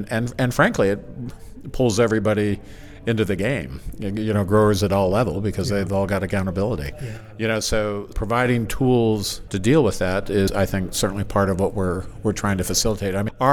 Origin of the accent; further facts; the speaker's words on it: California, United States; I'm from Salinas Valley, but the same thing holds true in the Central Valley and throughout California.